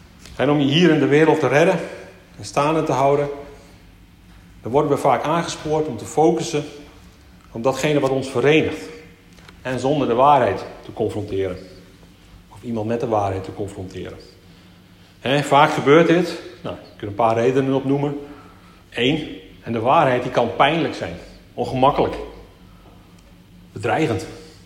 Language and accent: Dutch; Friesland, Netherlands; Ik kom natuurlijk uit Friesland.